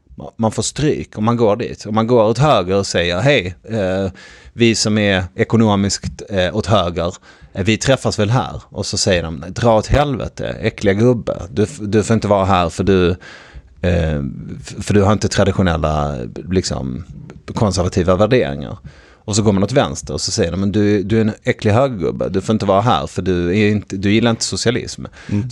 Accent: Malmö, Skåne, Sweden; när jag växte upp i Malmö, som är en sossestad, en industristad sossarna bestämde allting liksom, alla jobbade i industrin.

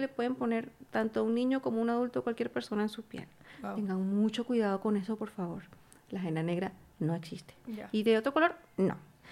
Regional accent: Venezuela; de la situación social, económica y política de mi país. Yo soy venezolana.

